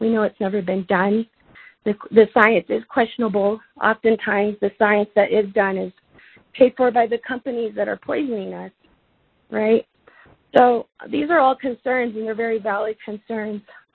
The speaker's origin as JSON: {"language": "English", "region": "Arizona", "country": "United States", "tie": "born or raised there", "said": "I grew up near the Tuba City disposal site, every day passing a uranium mill. We moved to Church Rock"}